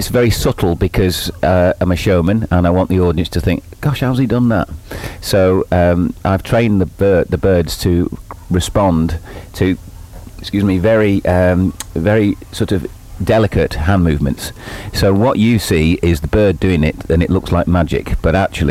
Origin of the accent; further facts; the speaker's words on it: Liverpool, North West England, United Kingdom; And I'm from Liverpool originally.